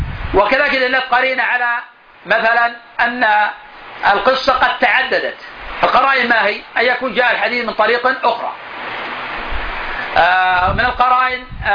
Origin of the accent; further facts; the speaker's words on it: Najd, Saudi Arabia; بقايا من النساء الكبار عندنا في نجد